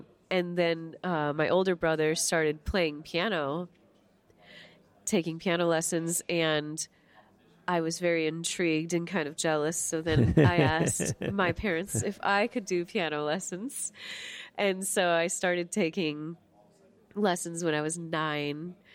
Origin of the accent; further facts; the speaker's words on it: St. Louis, Missouri, United States; Oh, by the way, I'm originally from St. Louis, Missouri.